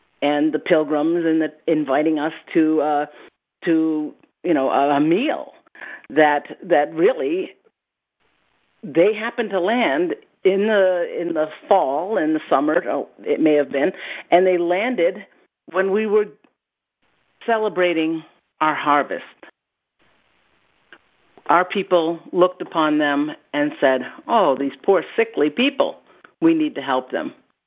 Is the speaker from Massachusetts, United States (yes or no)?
yes; Martha's Vineyard, Massachusetts, United States; I will begin with growing up on Martha's Vineyard in the school system where you're taught about Thanksgiving